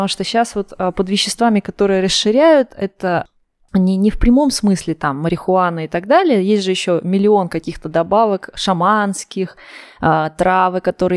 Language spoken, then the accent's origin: Russian; Oryol, Oryol Oblast, Russia; Я сама из Орла. Это такой город 400 километров на юг Москвы. Небольшой по российским меркам, полумиллионник.